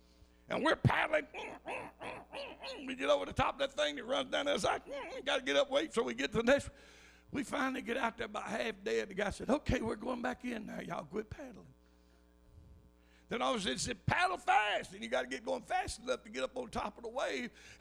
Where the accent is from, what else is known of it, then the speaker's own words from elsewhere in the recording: Munich, Bavaria, Germany; English is a second language; I said, well, I'm from Munich. That's in southern Germany